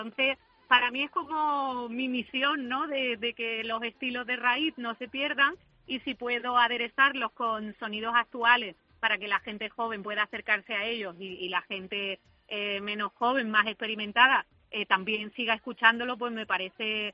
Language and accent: Spanish; Málaga, Andalusia, Spain; Bueno, ya sabéis, mi Málaga de mi alma, que es que yo sí me siento profeta en mi tierra, siempre me he sentido muy querida